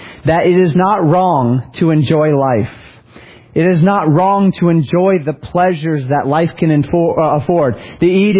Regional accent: Colorado, United States; I grew up in Colorado, that I used to get when I climb one of those mountains.

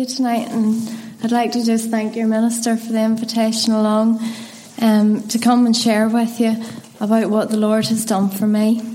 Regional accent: Ballymena, Northern Ireland, United Kingdom; I was born and brought up in Ballymena. I was the oldest of four children. I was from a good home, a respectable home.

